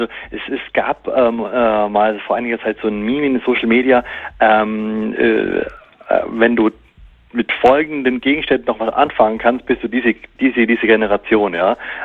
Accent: Bavaria, Germany; wo ich aufgewachsen bin und auch natürlich aus dem Allgäu und so, weißt du, da ist natürlich auch viel so mit Schaffen, Handwerk und so weiter, damit bin ich aufgewachsen.

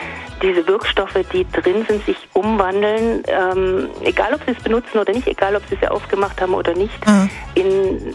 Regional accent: Baden-Württemberg, Germany; Und ich muss sagen, als Schwäbin

